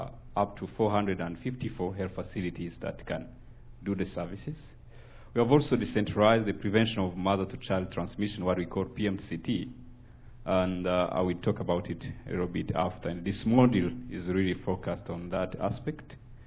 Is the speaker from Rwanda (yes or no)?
yes; Rwanda; I come from the Republic of Rwanda. This is the Central Africa.